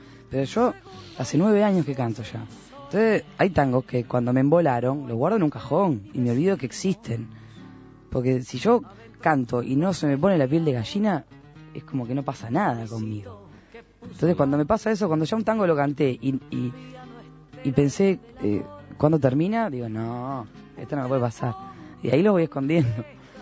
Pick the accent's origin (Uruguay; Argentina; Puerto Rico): Uruguay; Yo soy uruguaya, entonces no la canto.